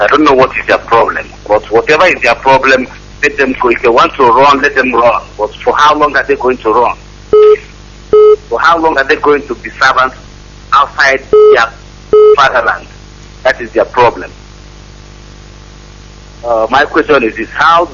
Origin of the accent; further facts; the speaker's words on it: Omaka, Imo, Nigeria; I'm from Omaka in the local government area of Imo State.